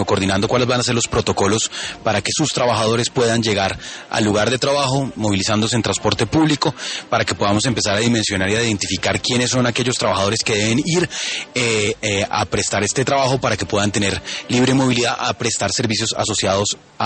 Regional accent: Bogotá, Colombia; como bogotanos

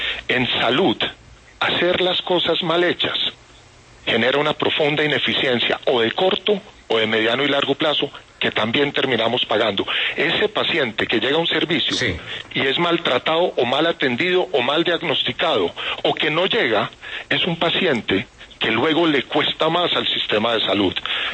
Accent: Colombia; y que nosotros como colombianos podamos entender cuál es la EPS

